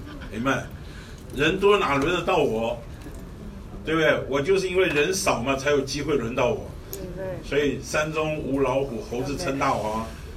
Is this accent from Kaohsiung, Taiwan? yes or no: no; Beitou, Taipei, Taiwan; 我自己从小在北投长大的时候，就看到别人呢